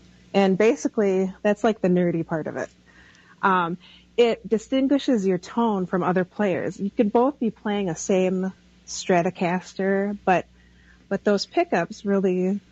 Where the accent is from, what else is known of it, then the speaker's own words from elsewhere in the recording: White Earth, Minnesota, United States; So I'm from White Earth, and my clans are Bear and Crane.